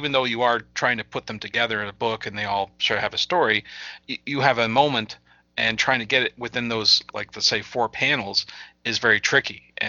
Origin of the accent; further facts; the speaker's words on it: Newfoundland and Labrador, Canada; I'm talking to you from Newfoundland and I'm a Newfoundlander